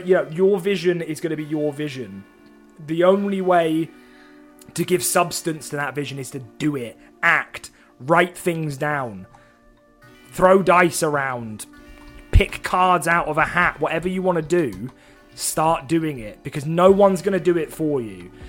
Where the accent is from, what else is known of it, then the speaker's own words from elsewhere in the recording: East of England, United Kingdom; now in Manchester, United Kingdom; I live, I'm from Essex originally. I've been in Manchester for a long time now.